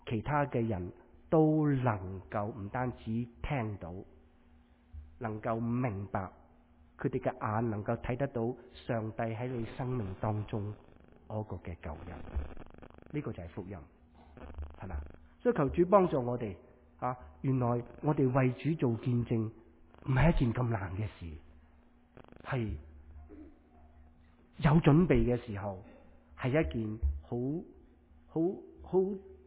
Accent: Hong Kong; 特别我哋从香港嚟嘅，好多人都问你嘅，系咪啊？你有冇俾人问过你喺边度嚟啊？

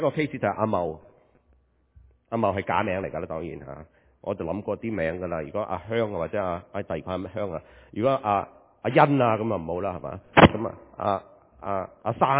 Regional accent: China; 对我哋中国人嚟讲一个相当之好嘅意思

